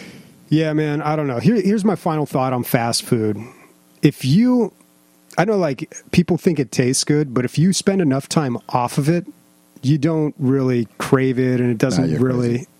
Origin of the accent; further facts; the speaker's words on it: El Cajon, California, United States; There used to be this place down where I grew up in El Cajon called El Barrilito.